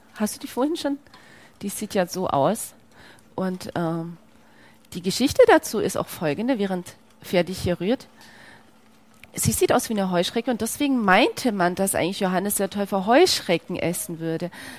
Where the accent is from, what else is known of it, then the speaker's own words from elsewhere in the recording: Greece; Und ich komme aus Griechenland